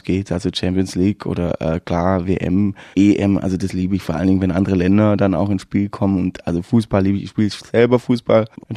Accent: Southern Germany, Germany; Das ist bei uns in Süddeutschland ist so, dass man Autos mit Klopapierrolle umwickelt oder man Tapetenkleister auf Autos verschüttet oder Gartentürchen aushängt oder Mülleimer versteckt.

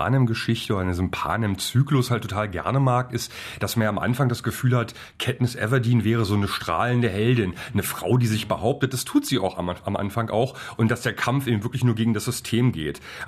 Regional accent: Berlin, Germany; im Kino sitzt man schon als Berliner da und denkt so, ui, das kenne ich, das ist meine Stadt.

